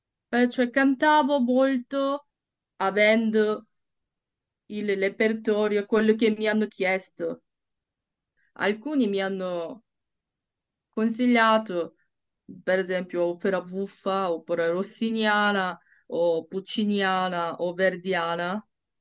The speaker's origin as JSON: {"language": "Italian", "country": "South Korea", "second_language": "Italian", "moved": "yes", "lives_now": "Switzerland", "said": "sono coreana, soprano in Ticino, in Svizzera."}